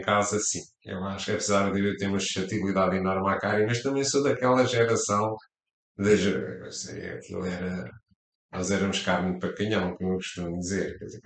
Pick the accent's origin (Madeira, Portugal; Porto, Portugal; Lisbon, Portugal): Lisbon, Portugal; E eu e o meu irmão nascemos aqui em Lisboa e fizemos a nossa vida sempre em Lisboa. Sou mesmo alfacinha.